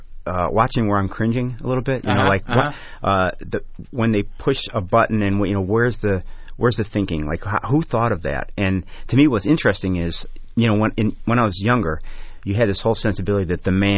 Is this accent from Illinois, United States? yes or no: yes; Chicago, Illinois, United States; I grew up in Chicago, so I don't know anything about nature.